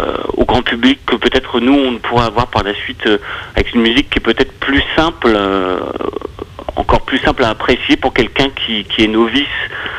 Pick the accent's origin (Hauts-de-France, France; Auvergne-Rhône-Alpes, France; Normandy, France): Hauts-de-France, France; on dit Beauvais, après, parce qu'il faut bien dire un endroit. Après, on est Picard, en général.